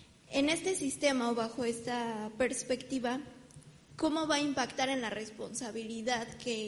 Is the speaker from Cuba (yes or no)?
no; Mexico; Soy de México, soy estudiante